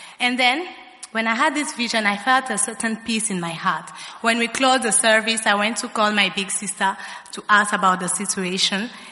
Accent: Kinshasa, DR Congo; I'm from Congo, DRC, Kinshasa, precisely.

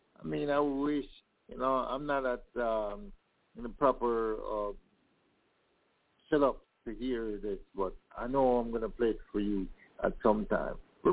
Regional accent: Jamaica; I'm from Jamaica.

